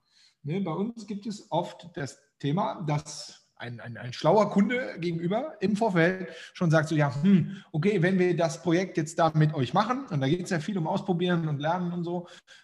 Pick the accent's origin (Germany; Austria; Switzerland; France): Germany; Waldbröl, North Rhine-Westphalia; sondern da, wo ich herkomme, im schönen Oberbergischen Kreis in Waldbröl.